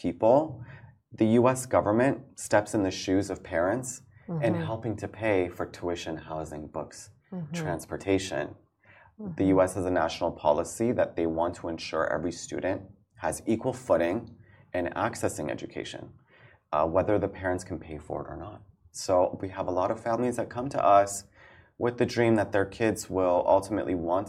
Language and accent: English; California, United States; also born or lived in Iran; So originally, my parents, I grew up in California. I was about 2 when we left Iran.